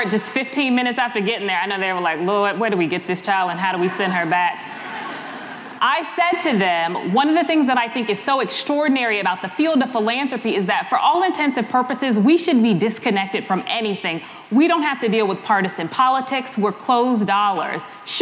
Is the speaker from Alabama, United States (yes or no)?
no; Chicago, Illinois, United States; And I grew up in Austin, a zip code just west of here that has, and it's currently dealing with, an endemic issue of violence in the city of Chicago